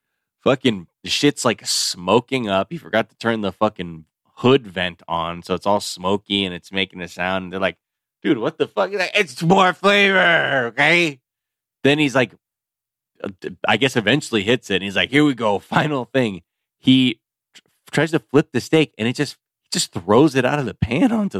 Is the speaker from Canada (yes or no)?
no; Brazil; English is a second language; I speak Portuguese. I'm from Brazil.